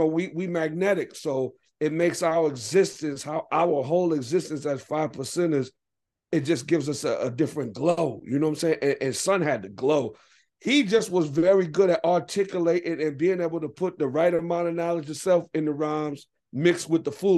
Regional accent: Des Moines, Iowa, United States; also born or lived in Milwaukee, Wisconsin; I was born in Milwaukee. And then my mother, her side of the family is like from Chicago and Waterloo, Iowa, Des Moines, Iowa. You know what I'm saying? So I end up that's where I did, spent a lot of my childhood at.

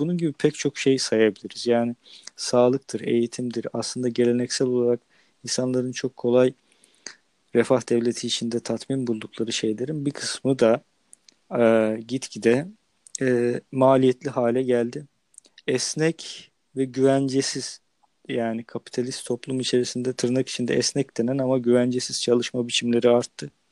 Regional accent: İzmit, Kocaeli, Turkey; Örneğin ben İzmitliyim.

